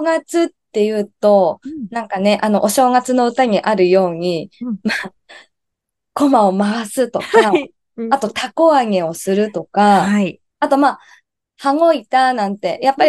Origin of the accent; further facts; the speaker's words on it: Tohoku, Japan; 今私の実家東北地方の方に行ってます